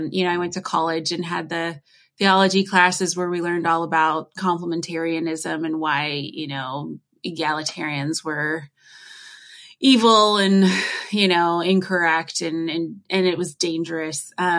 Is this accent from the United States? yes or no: yes; United States; Yeah, because I'm obviously American. You can tell from how I speak.